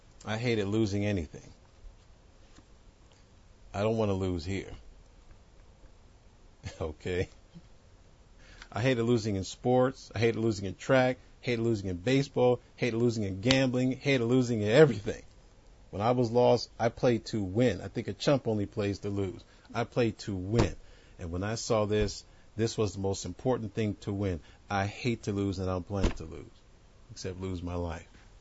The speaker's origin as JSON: {"language": "English", "region": "New York", "country": "United States", "tie": "born or raised there", "said": "And the ones that persecuted me when I was growing up in New York, they're dead too."}